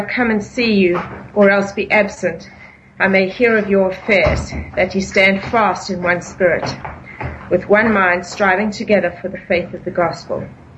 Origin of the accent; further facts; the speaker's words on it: England, United Kingdom; I'm English.